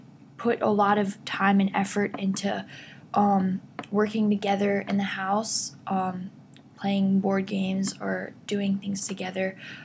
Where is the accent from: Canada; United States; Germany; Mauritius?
Germany; Jena, Thuringia; English is a second language; I grew up in Germany in a little city called Jena, which is like near Berlin.